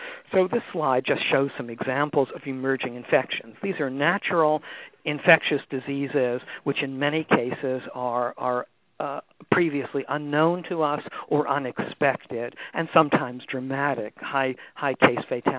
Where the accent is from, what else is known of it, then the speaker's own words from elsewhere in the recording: New York City, New York, United States; I'm from New York City, so we had our share of those, as you know.